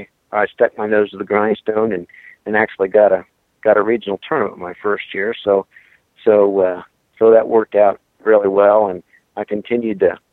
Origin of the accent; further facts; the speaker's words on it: Beloit, Wisconsin, United States; Well, it started, I grew up in Beloit.